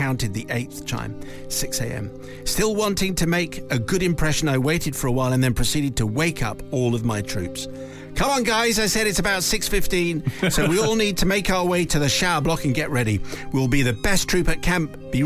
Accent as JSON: {"language": "English", "region": "Yorkshire and the Humber", "country": "United Kingdom", "tie": "born or raised there", "said": "As a 10-year-old growing up in West Yorkshire"}